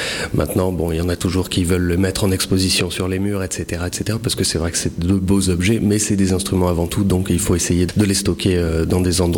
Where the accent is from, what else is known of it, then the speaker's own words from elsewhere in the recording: Gap, Provence-Alpes-Côte d'Azur, France; Oui, je suis originaire de Gap. Moi, je suis né ici, je suis parti un petit peu pour les études et puis j'ai décidé de revenir m'installer ici